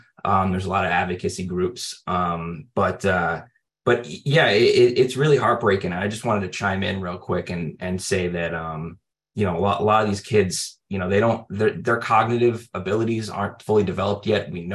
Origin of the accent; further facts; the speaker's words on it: Boston, Massachusetts, United States; I'm from Massachusetts, the Boston area, a little bit of Rhode Island, but primarily the New England area.